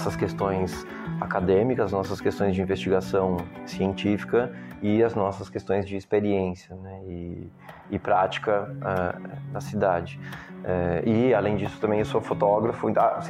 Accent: Santa Catarina, Brazil; moved away as an adult; also born or lived in Florianópolis; now in São Paulo, Brazil; sou do interior de Santa Catarina e vou para Florianópolis fazer a graduação. Depois de formado, vim para São Paulo para fazer mestrado e doutorado.

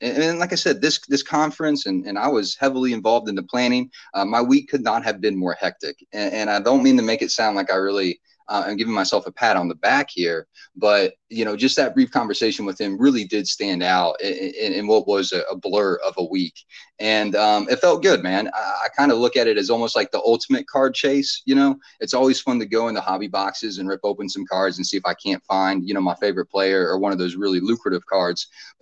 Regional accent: Ohio, United States; I am still originally from Ohio, right?

